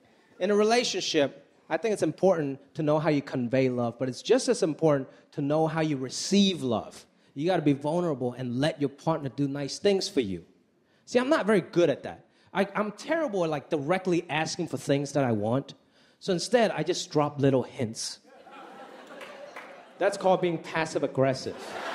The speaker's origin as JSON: {"language": "English", "country": "Hong Kong", "tie": "born there", "first_language": "Cantonese", "second_language": "English", "said": "I was born in Hong Kong. That's my first language."}